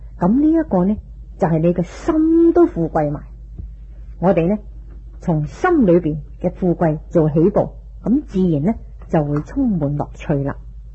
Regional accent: China; 我哋中国人嘅民族性，有人话我哋似乜嘢啊？

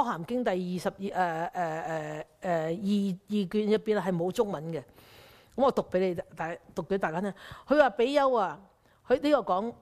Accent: Hong Kong; now in Canada; 你看看我们香港人呢，不知道是不是因为香港的环境

